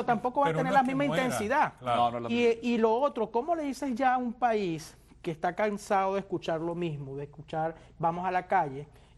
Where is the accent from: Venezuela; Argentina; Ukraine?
Venezuela; Barinas; cuando en Venezuela, cuando yo que soy de Barinas, de un pueblo